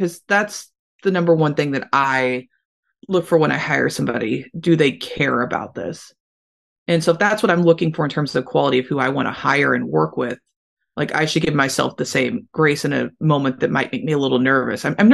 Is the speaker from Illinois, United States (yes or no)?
no; Louisville, Kentucky, United States; I basically used local bands, and I'm from Louisville, Kentucky, to get as much experience as I could in music.